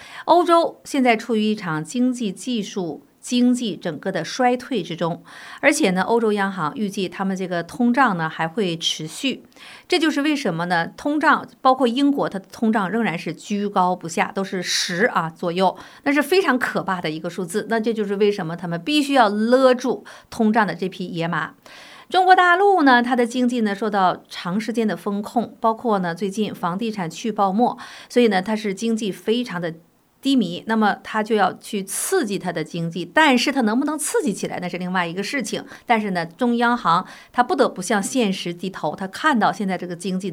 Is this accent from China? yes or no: no; United States; 所以现在呢，对日本来讲，对欧洲来讲哈，我们美国人是很有钱的